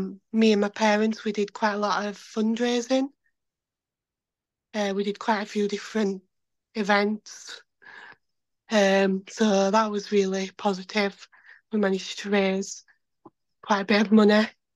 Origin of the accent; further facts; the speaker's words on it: Huddersfield, Yorkshire and the Humber, United Kingdom; I'm from Huddersfield, so